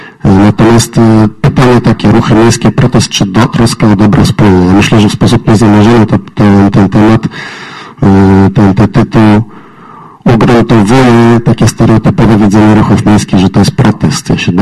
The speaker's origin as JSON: {"language": "Polish", "town": "Poznań", "region": "Greater Poland Voivodeship", "country": "Poland", "said": "My poznaniacy"}